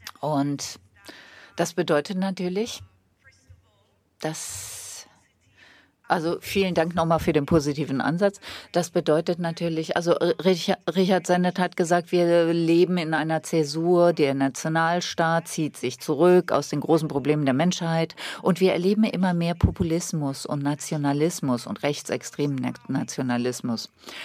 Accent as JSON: {"language": "German", "town": "Rome", "region": "Lazio", "country": "Italy", "said": "Ich komme aus Rom, aber ich reise auch oft nach Neapel."}